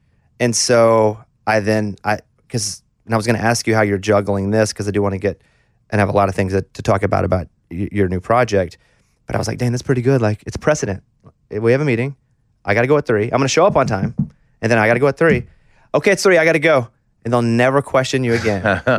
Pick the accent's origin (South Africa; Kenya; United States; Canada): United States; the South; I grew up in the South, so I grew up being kind of forced and then eventually loved like real Southern rock, but also soul.